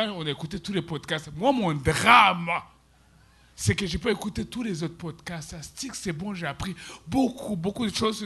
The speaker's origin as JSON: {"language": "French", "country": "Burundi", "tie": "born there", "said": "Je suis né au Burundi, je suis né réfugié."}